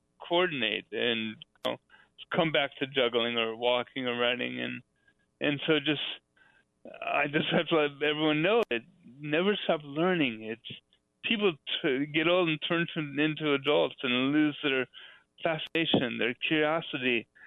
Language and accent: English; San Diego, California, United States; Well, I grew up in San Diego, and that's where I was living in my recovery.